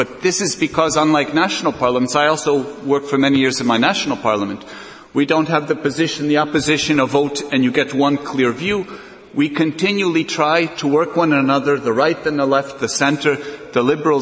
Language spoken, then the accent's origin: English; Latvia; I come from Latvia